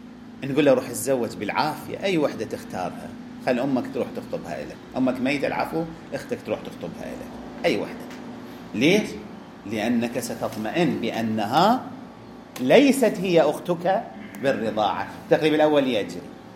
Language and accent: Arabic; Najaf, Najaf Governorate, Iraq; إذا 500,000 امرأة عندنا في النجف أنثى